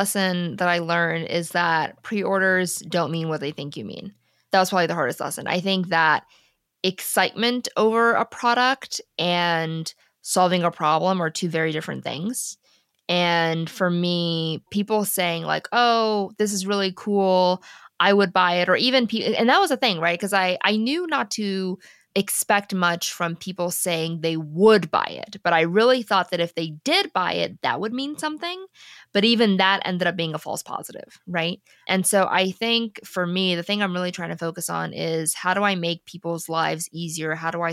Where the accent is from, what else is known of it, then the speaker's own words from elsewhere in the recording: Ethiopia; now in United States; I'm an immigrant, right? I'm from Ethiopia. I was born there. And my dad literally won like a literal lottery to come to the US. And then my mom and I followed a year later.